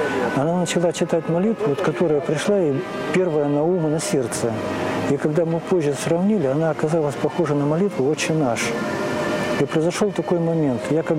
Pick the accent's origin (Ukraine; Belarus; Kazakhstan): Kazakhstan; East Kazakhstan Region; born there; Родился я в Восточном Казахстане, и о православии там и слыхом не слыхивали.